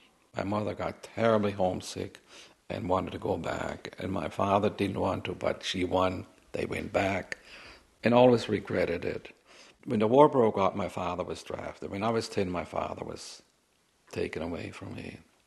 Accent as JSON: {"language": "English", "town": "Stuttgart", "region": "Baden-Württemberg", "country": "Germany", "tie": "born or raised there", "said": "where I grew up in Stuttgart was 50% destroyed and the surrounding cities were destroyed."}